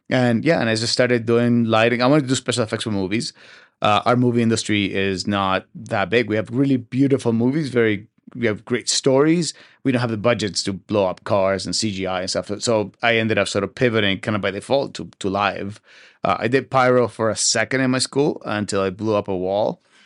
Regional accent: Buenos Aires, Argentina; Argentina is interesting. I come from a family of business people, and I was the non-business guy.

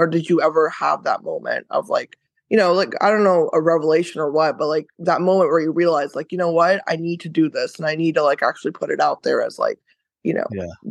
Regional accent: Cincinnati, Ohio, United States; I'm from Cincinnati, Ohio.

